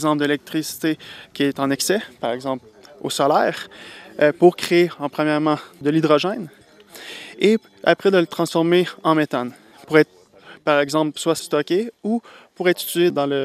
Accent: Canada; now in Switzerland; je suis canadien.

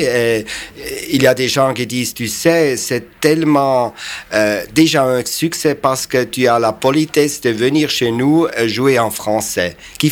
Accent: German-speaking Switzerland, Switzerland; French is a second language; c'était presque la même chose comme en Suisse allemande. Alors j'ai remarqué qu'on accepte mon accent.

